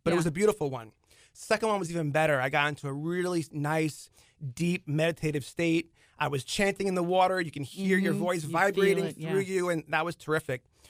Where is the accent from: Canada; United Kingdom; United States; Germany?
United States; Leawood, Kansas; I was floating over my hometown of Leawood, Kansas.